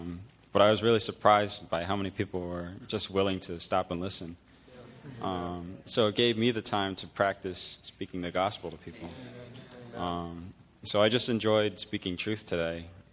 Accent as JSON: {"language": "English", "region": "Rhode Island", "country": "United States", "said": "Yeah, I'm from Rhode Island."}